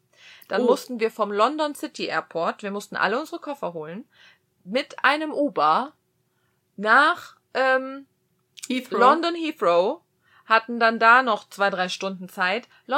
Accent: Germany; now in United States; Deutschland wird immer meine Heimat sein, aber mein Zuhause ist die USA.

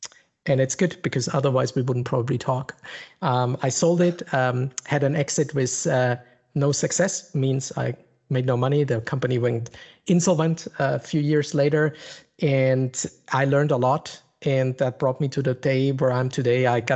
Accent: Munich, Bavaria, Germany; English is a second language; As you can hear on my accent, grew up in Germany, in the south of Germany, which is very particular, in Munich, Bavaria.

